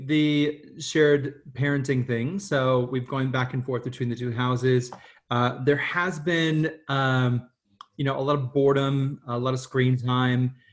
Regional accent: United States; now in Australia; I'm American in Australia.

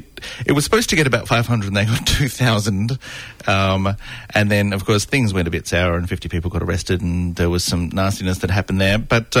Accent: Wagga Wagga, New South Wales, Australia; I'm from Wagga. That's 10 Waggers.

